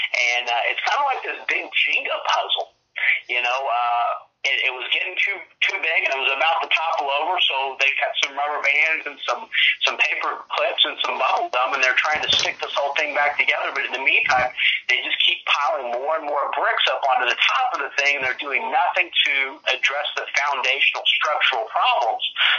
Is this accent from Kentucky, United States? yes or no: yes; Kentucky, United States; and I'm originally from you guys' neck of the woods. I'm from Kentucky originally.